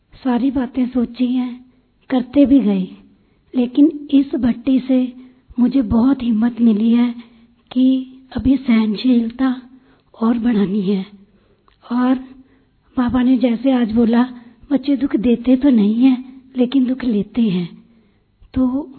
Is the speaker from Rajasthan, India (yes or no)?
no; Punjab, India; मैं पंजाब से आई हूँ।